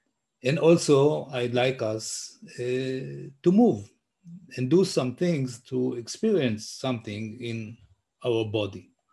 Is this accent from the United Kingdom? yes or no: no; Tel Aviv, Tel Aviv District, Israel; English is a second language; I'm from Tel Aviv, now in Tel Aviv.